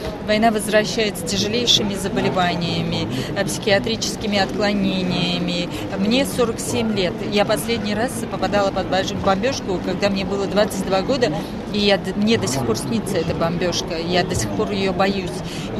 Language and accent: Russian; Armenia; Я, безусловно, я армянка, и я русский писатель, потому что пишу на русском.